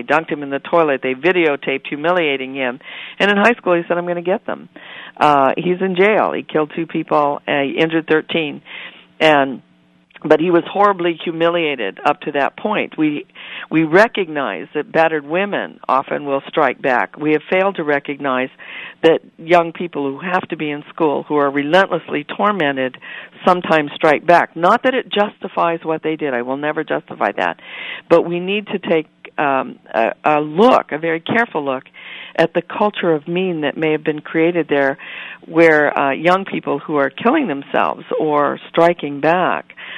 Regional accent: Littleton, Colorado, United States; and I'm from Littleton, Colorado, and we had our shooting at Columbine.

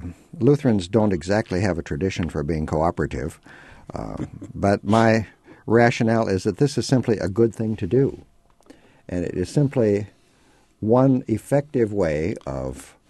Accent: Minnesota, United States; from Minnesota myself, and I tell them it's almost all true.

